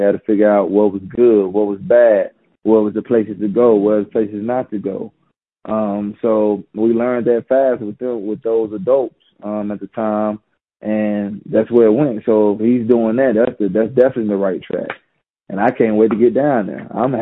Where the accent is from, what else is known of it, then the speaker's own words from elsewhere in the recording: Gastonia, North Carolina, United States; and I'm from Gastonia. So it's a connection there.